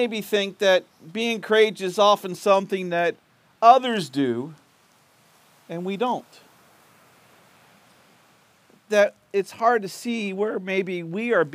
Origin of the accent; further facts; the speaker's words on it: Baltimore, Maryland, United States; I was raised in Baltimore, and we would go to Baltimore City, and we would go down to the market or go downtown to the harbor